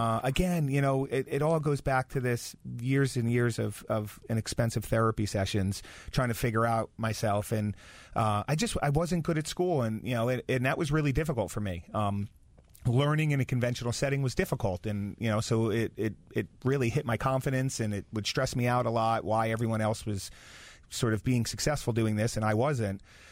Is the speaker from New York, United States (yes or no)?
yes; Carmel, New York, United States; also born or lived in Patterson; I grew up in Carmel, New York, Patterson, New York, and went to Carmel High School.